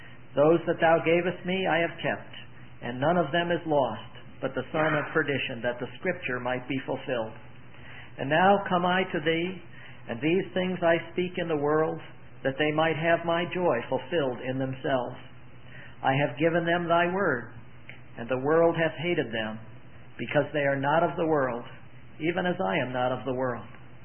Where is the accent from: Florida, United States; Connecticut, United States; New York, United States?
Connecticut, United States; I'd like to bring you greetings from the Lord's people in Central Connecticut. I'm from Connecticut, and my family is with me, all except my son.